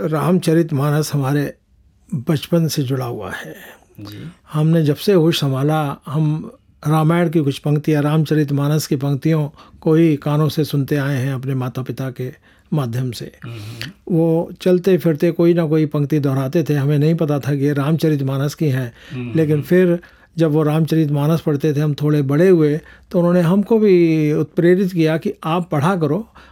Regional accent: India; मेरी सिटीजनशिप है, लेकिन अभी भी हृदय में भारत ही बसता है, तो इसलिए हम भारत की ही बात करते हैं। भारत का रहने वाला हूँ, हिंदी में बात बताता हूँ

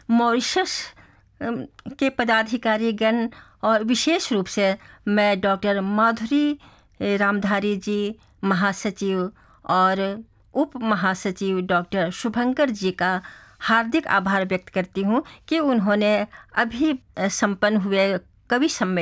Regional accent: Ramgarh, Jharkhand, India; ऐसा है कि मैं झारखंड से हूँ

